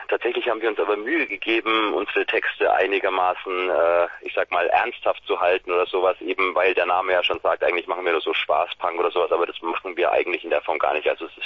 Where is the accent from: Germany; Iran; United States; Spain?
Germany; Nuremberg, Bavaria; Aus Nürnberg.